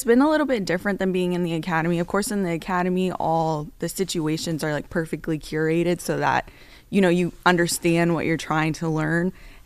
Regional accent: Mount Holly Springs, Pennsylvania, United States; also born or lived in Newark, New Jersey / Newville, Pennsylvania; I was born in Newark, New Jersey. I was raised in Mount Holly Springs, Pennsylvania. I actually used to live in Newville, Pennsylvania.

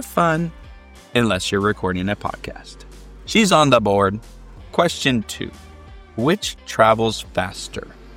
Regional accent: Oregon, United States; Us Americans are historically bad at geography. Oregon is my home state and my alma mater.

